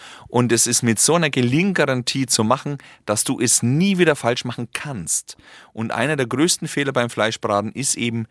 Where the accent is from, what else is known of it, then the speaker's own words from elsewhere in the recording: Kulmbach, Bavaria, Germany; born there; now in Wirsberg, Germany; Ja. Ja, Franke, genau. Also gebürtig in Kulmbach.